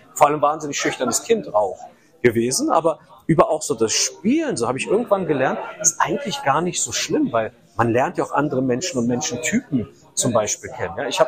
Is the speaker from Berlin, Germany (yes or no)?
yes; Berlin, Germany; dann sind wir als Berliner so mal jetzt zu Schwaben quasi geworden